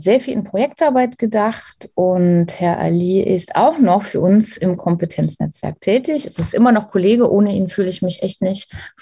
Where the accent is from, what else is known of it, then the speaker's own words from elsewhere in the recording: Saxony, Germany; born there; Ich bin hier in Sachsen geboren, im Erzgebirge, und bin aber schon auch ein bisschen durch die Welt gegangen